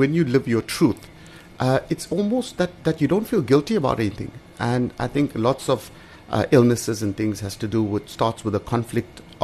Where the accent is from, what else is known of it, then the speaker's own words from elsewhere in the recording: Durban, KwaZulu-Natal, South Africa; Okay, I grew up in a place called Mierbank in Durban.